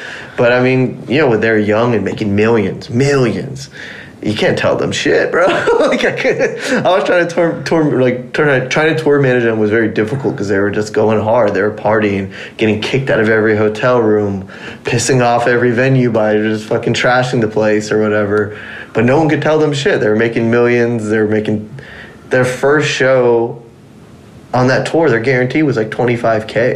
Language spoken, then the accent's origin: English; Texas, United States; But I was like, bro, I'm from Texas, like I know about … Swisha House and all that stuff.